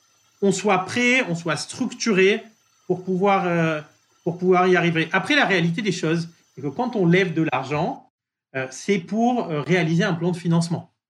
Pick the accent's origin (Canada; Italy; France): France; accent: French; now in United States; mon charming French accent est très marqué